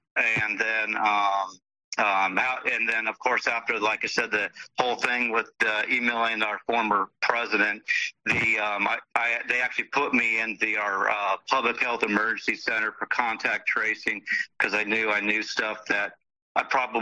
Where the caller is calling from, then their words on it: Sherwood, Arkansas, United States; Sherwood, Arkansas